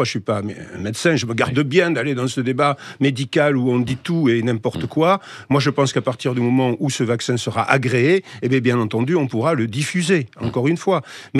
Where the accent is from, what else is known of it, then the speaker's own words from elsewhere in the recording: Toulouse, Occitanie, France; born there; Je suis né à Toulouse, ma femme est née à Toulouse, mes enfants sont nés à Toulouse. Je suis originaire donc de la Haute-Garonne, du Tarn, de l'Ariège et de l'Aveyron.